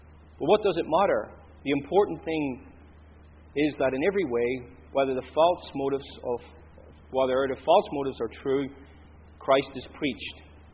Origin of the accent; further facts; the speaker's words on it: Ireland; moved away as an adult; now in Australia; And even though I'm Irish, I think when I set foot here 20 years ago, I felt at home immediately.